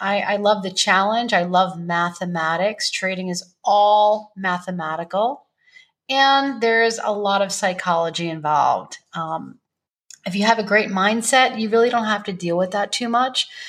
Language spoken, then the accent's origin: English; New York, United States; moved away as an adult; now in Las Vegas, United States; Well, I live in Las Vegas right now. I'm from New York, but 3 years ago I moved to Las Vegas.